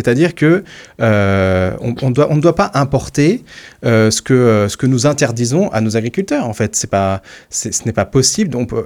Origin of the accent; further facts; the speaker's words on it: France; Enfin, nous sommes français, en fait.